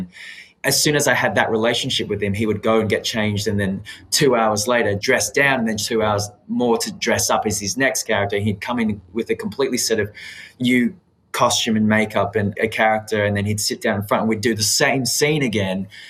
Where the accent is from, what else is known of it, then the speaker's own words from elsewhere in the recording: Australia; growing up in Australia and a lot of the Western world